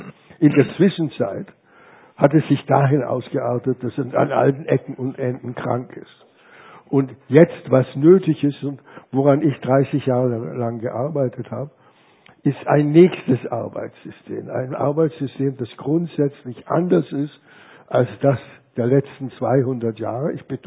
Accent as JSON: {"language": "German", "town": "Hallstatt", "region": "Upper Austria", "country": "Austria", "tie": "born or raised there", "said": "dass ich bin in Hallstatt aufgewachsen, nicht geboren"}